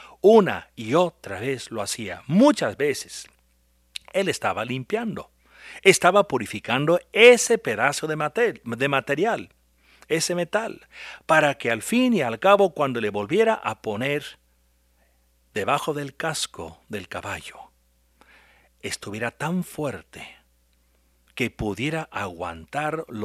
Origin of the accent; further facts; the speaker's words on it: Illinois, United States; born there; senador del estado de Illinois, donde yo nací